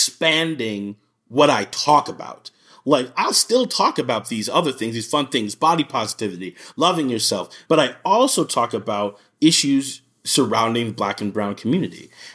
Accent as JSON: {"language": "English", "region": "Minnesota", "country": "United States", "said": "I am from Minnesota."}